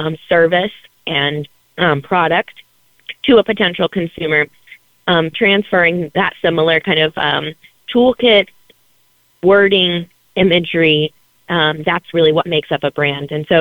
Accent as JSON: {"language": "English", "town": "Findlay", "region": "Ohio", "country": "United States", "said": "And one of the things when I say I'm from Findlay, Ohio, anyone that has kind of driven through this area all the time will say, oh, Flag City, USA, do you guys make flags in Findlay?"}